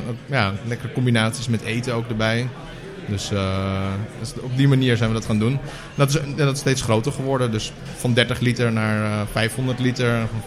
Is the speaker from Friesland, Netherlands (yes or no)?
yes; Terschelling, Friesland, Netherlands; Terschelling, waar ik vandaan kom.